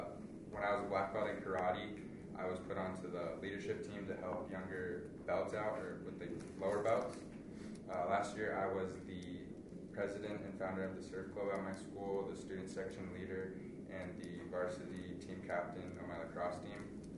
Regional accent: San Diego, California, United States; now in Reno, United States; I'm from San Diego, California. I'm a freshman here

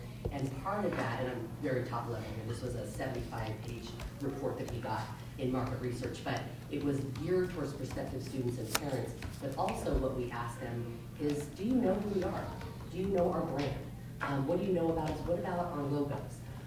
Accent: Nevada, United States; I was a former student athlete, born and raised in Nevada.

